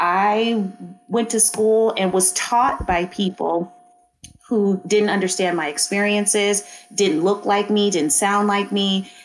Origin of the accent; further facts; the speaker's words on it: Oakland, California, United States; I grew up in the Bay Area. So I grew up in Oakland. I grew up in East Oakland.